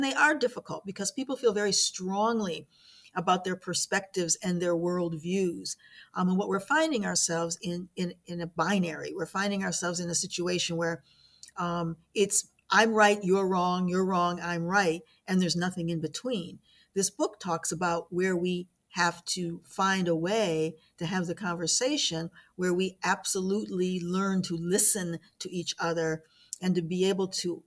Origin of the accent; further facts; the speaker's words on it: Niagara Falls, New York, United States; So if I grew up in Niagara Falls, New York, that gives me a particular worldview.